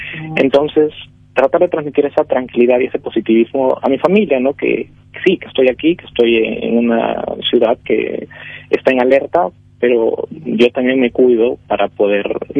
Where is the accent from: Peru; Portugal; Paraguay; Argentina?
Peru; yo en mi país, en Perú